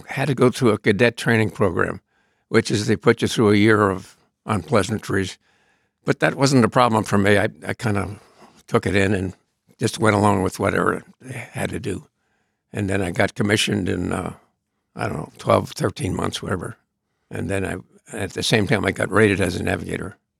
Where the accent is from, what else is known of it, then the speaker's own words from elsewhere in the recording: Shaker Heights, Ohio, United States; also born or lived in New Jersey; Well, my hometown is Shaker Heights, Ohio, which is a suburb of Cleveland. Actually, I was born in New Jersey, so don't hold that against me.